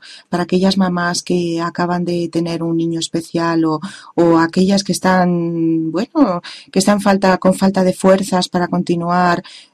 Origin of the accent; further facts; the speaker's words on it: Spain; Gracias España, mi tierra natal